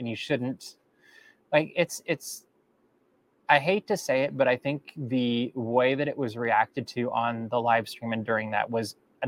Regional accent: Minnesota, United States; Growing up in Minnesota, that was not something that was on my radar.

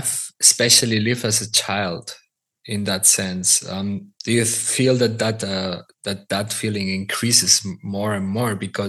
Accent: Barcelona, Catalonia, Spain; English is a second language; now in Athens, Greece; still feel myself as, I recognize myself as Catalan or from Barcelona or whatever. I would never say I'm from Athens.

